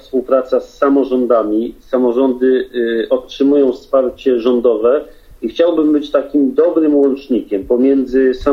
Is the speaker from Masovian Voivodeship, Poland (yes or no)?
no; Olkusz, Lesser Poland, Poland; Ja jako wojewoda Małopolski … jestem także z Olkusza.